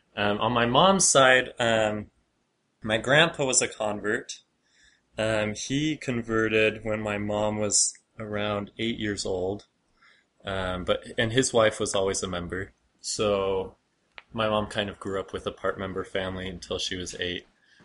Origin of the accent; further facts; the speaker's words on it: Henderson, Nevada, United States; I grew up in Henderson, Nevada, just outside of Las Vegas.